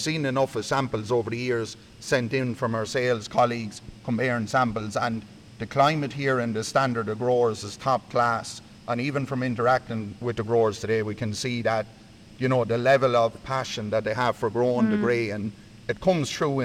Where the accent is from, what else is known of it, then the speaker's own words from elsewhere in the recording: Wexford, Leinster, Ireland; I'm originally from Wexford, but delighted to be here in Portlaoise.